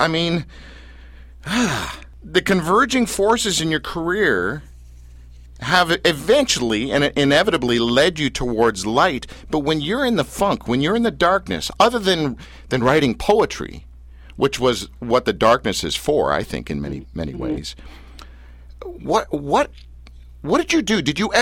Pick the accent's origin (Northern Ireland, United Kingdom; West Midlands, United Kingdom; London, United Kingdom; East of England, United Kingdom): Northern Ireland, United Kingdom; Okay. I'm from Tyrone.